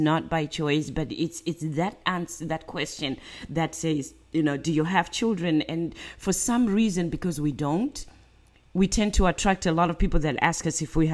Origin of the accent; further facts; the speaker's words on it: Zimbabwe; I am also a very African American. Mm-hmm. Very African, actually. I'm originally from Zimbabwe.